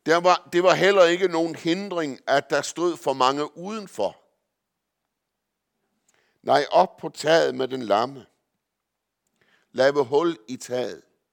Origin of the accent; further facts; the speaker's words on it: Vorgod, Central Denmark Region, Denmark; En gang, hvor jeg var i Vorgod på min hjemegn og havde en møderække